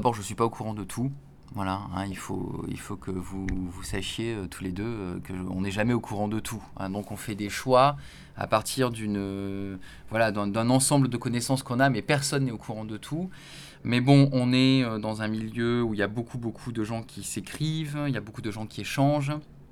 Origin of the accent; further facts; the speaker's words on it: Nice, Provence-Alpes-Côte d'Azur, France; Moi, je suis de Nice au départ.